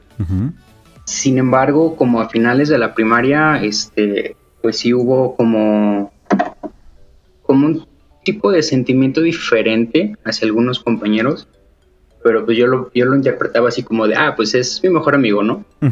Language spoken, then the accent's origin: Spanish; Jalisco, Mexico; moved away as an adult; now in Aguascalientes, Mexico; yo soy originario de Jalisco. Uh-huh. Ahorita radico en Aguascalientes. Entonces, pues sí, desde los 18 estoy acá.